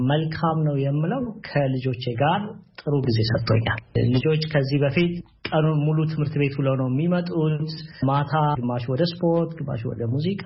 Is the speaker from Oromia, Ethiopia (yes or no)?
yes; Negele Borana, Oromia, Ethiopia; also born or lived in Anchar / Bahir Dar / Debre Markos; በ19 ዓመቴ አስተማሪ ሆኜ ወደ ቴፒ ወደምትባል ከተማ ሄድኩኝ። እኔ ተወልጄ ያደግኩት ነጌሌ ቦረና ነው። ከዛ ደግሞ በእድሜ ትንሽ ከፍ ስል አንቻሮ ወደምትባል ወሎ ወደምትገኝ መንደር መጥቼ እዛ አደግኩኝ። ቤተሰቦች ከቦታ ወደ ቦታ ይዘዋወሩ ስለነበረ ባህር ዳር አድጌያለሁ፣ ደብረ ማርቆስ ኖሬያለሁ፣ ብዙ ቦታዎችን አይቻለሁ።